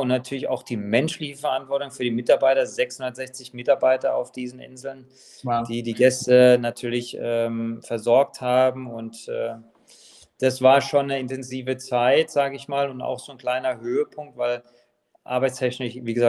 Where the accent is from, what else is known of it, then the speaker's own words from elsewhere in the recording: Baden-Baden, Baden-Württemberg, Germany; moved away; meine Heimatstadt Baden-Baden, die ich immer vermissen werde, die ich aber auch regelmäßig jedes Jahr besucht habe.